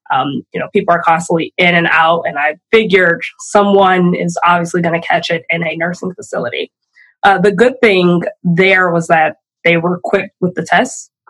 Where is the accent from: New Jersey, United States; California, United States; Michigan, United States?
Michigan, United States; now in Milwaukee, United States; So I'm originally from Michigan. I've been in Milwaukee for almost a decade now. So most of my family continues to live there.